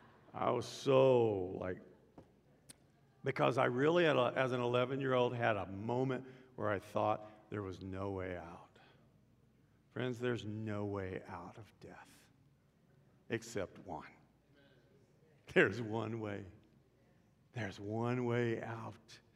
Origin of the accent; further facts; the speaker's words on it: Dallas, Texas, United States; I was a kid. I was growing up in Dallas, Texas. I got to go to Six Flags over Texas.